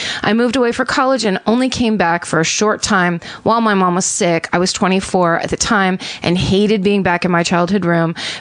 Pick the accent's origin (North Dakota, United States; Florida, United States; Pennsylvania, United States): Pennsylvania, United States; Lititz; So here's my hometown murder. I grew up in Lititz, Pennsylvania, no where way. Nothing but chocolate and pretzels happen.